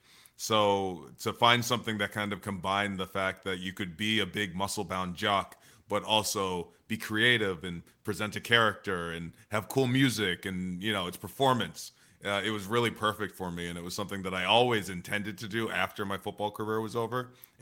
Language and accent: English; New England, United States; But I grew up in New England.